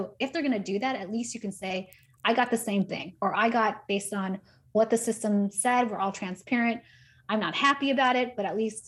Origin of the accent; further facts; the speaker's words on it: San Diego, California, United States; So I'm Asian American and my parents immigrated from the Philippines. We grew up in a low-income neighborhood in San Diego.